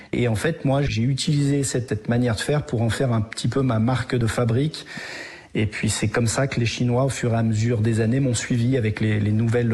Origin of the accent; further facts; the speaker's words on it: France; je suis français. J'ai pas du tout d'origine chinoise, mes deux parents sont français, ma maman est de Savoie et mon papa de Normandie.